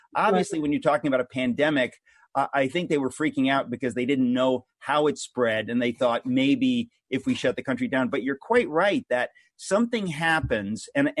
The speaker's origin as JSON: {"language": "English", "region": "Connecticut", "country": "United States", "tie": "born or raised there", "said": "Now, I grew up in Connecticut, so I'm sort of hoping you'll run for governor of Connecticut"}